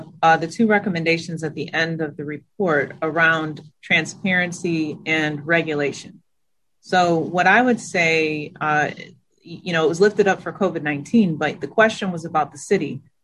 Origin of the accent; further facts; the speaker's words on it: Detroit, Michigan, United States; as I think about growing up in Detroit in the 70s and 80s as a kid, I always wanted Detroit to be like the other big cities I saw in the movies, right?